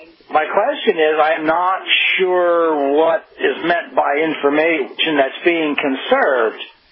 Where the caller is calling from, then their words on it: Oysterville, Washington, United States; I'm calling from Oysterville, Washington.